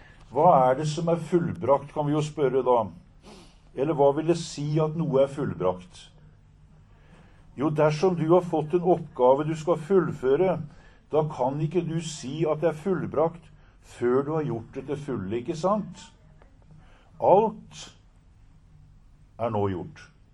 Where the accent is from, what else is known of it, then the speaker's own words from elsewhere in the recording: Kragerø, Telemark, Norway; og jeg kommer fra Kragerø.